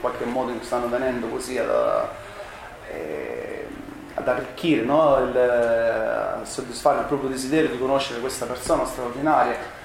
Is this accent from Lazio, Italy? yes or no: no; Bologna, Emilia-Romagna, Italy; born there; Io sono nato a Bologna, sono stato per 5 anni vissuto a Bologna perché papà era vice primario del Sant'Orsola di ginecologia, sì. quindi abbiamo un legame profondo con Bologna, ci torniamo spesso